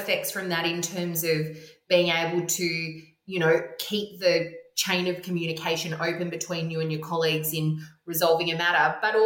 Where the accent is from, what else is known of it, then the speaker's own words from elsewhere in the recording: Newcastle, New South Wales, Australia; We're pro Tamworth, even though I'm from Newcastle.